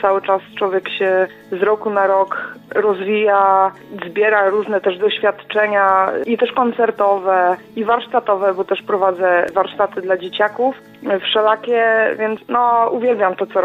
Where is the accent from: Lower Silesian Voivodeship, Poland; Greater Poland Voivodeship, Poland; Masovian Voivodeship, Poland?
Greater Poland Voivodeship, Poland; Kościan; now in Poznań, Poland; bo ja pochodzę z Kościana, nie, mieszkam w Poznaniu już tutaj no chyba z 12 lat